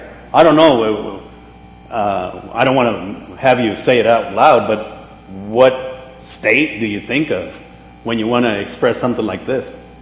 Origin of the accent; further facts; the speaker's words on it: Zapopan, Jalisco, Mexico; if I tell you where I'm from, you're going to say, Sapo what? Because I'm from Zapopan.